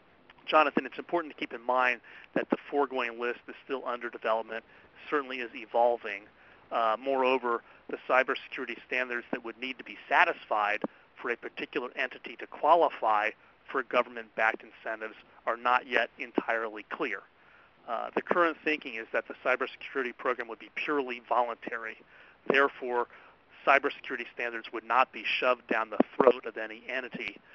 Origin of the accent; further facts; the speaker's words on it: Washington, District of Columbia, United States; I am looking eastward for me, westward for you, to my hometown of Washington